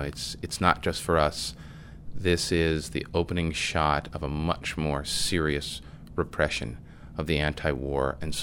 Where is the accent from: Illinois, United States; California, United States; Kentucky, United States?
Illinois, United States; Chicago; I'm from Chicago.